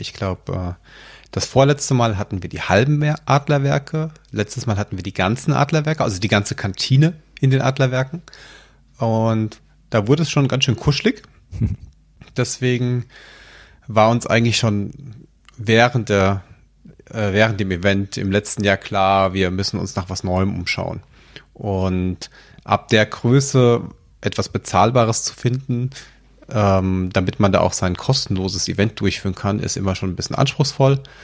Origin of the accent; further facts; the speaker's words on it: Frankfurt, Hesse, Germany; Ich komme aus Frankfurt